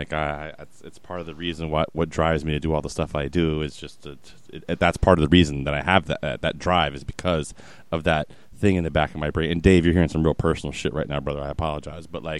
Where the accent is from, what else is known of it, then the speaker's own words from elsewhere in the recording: Virginia, United States; I'm from Virginia.